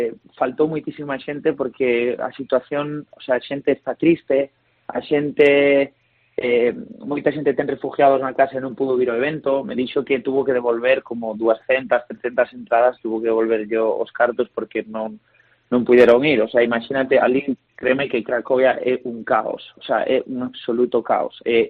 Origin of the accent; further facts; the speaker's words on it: Galicia, Spain; para min, como galego, pois é unha cousa increíble